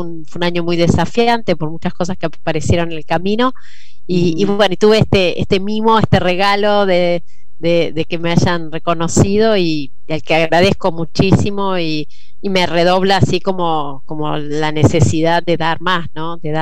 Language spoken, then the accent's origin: Spanish; Rosario, Santa Fe, Argentina; soy de Rosario y pude ir a una escuela provincial, después la universidad pública, soy licenciada en estadística de la Universidad Nacional de Rosario.